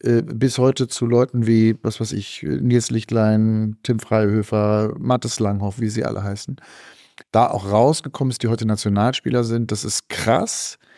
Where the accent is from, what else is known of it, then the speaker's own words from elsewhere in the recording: Berlin, Germany; und das sage ich nicht als Berliner